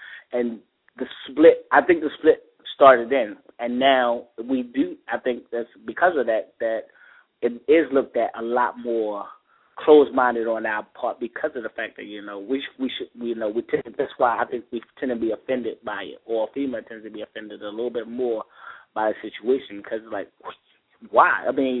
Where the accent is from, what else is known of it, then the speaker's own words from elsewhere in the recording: Baltimore, Maryland, United States; also born or lived in Georgia; before I moved to Georgia, I'm from Baltimore originally. I lived down here when I went to high school and then I moved away.